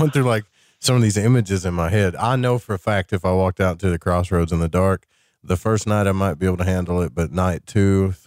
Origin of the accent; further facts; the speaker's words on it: Arkansas, United States; I'm from Arkansas.